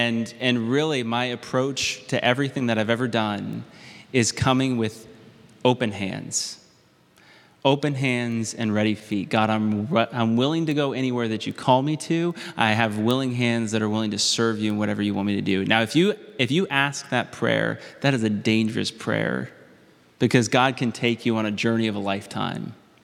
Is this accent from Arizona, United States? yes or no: no; Ohio, United States; now in Maine, United States; when I moved here 5 years ago, I was actually really nervous. I was scared. I grew up in Ohio. I'd never been to Maine really ever in my life.